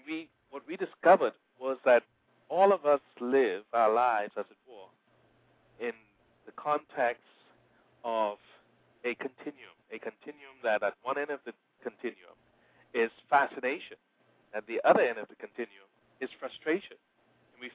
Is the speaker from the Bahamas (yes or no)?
yes; Nassau, New Providence, Bahamas; born there; But I was born in Nassau, Bahamas.